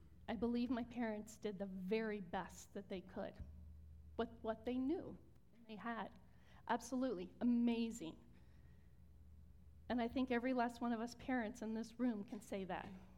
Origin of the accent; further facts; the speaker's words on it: Virginia, United States; moved away; We grew up in Southern Virginia.